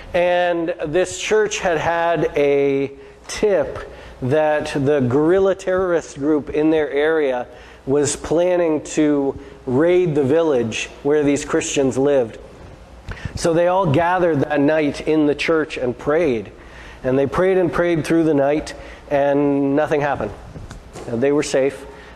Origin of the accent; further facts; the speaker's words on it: Brazil; I grew up in Brazil in a Bible translation mission society